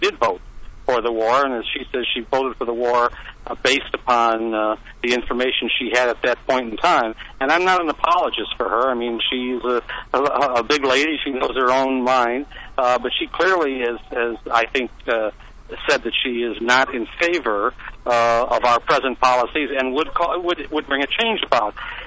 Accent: Chicago, Illinois, United States; I grew up in Chicago when the joke used to be that six people voted and four were dead

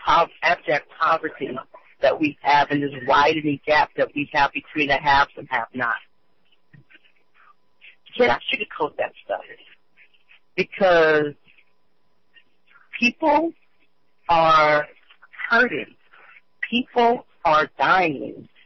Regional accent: United States; I'm an American through and through.

